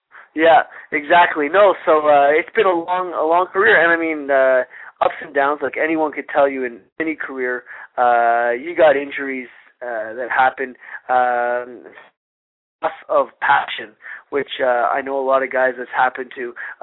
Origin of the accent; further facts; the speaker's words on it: Montreal, Quebec, Canada; I'm from Montreal, Quebec, Canada. Now, Quebec right. is very French